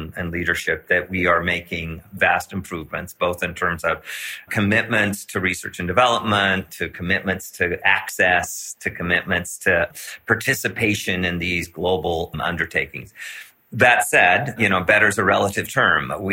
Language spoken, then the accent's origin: English; Washington, United States; And then I will fly home to my home state in Washington state, where we have measles outbreaks